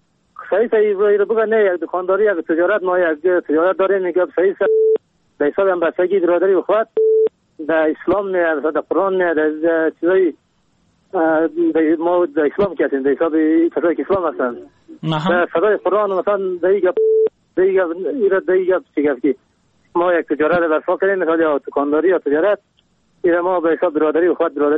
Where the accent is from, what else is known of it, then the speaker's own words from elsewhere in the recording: Kabul, Afghanistan; از کابل هستم.